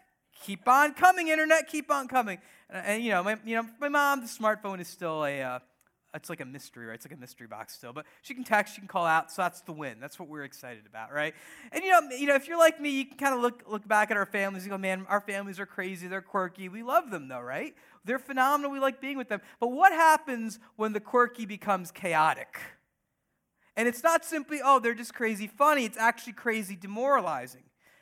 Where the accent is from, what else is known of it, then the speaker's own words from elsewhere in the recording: United States; But in all seriousness, my parents, they're from India. They came here, and my brother, my sister, and I, we're all born here, born and raised in the U.S. of A.